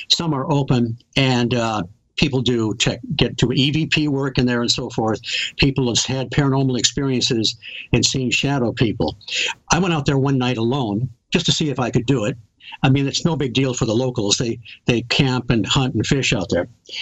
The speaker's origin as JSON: {"language": "English", "town": "Detroit", "region": "Michigan", "country": "United States", "tie": "born or raised there", "said": "I grew up in the Detroit area, just north of Detroit."}